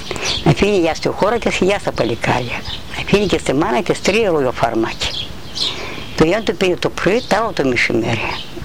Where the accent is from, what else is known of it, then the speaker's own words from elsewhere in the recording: Petrota, Eastern Macedonia and Thrace, Greece; Στα Πετρωτά. Πετρωτά γεννήθηκα, στα Πετρωτά μεγάλωσα, μπατίστηκα, παντρεύτηκα, ραβώνιασα, γέρασα, χειρίψα, όλα τα πέρασα.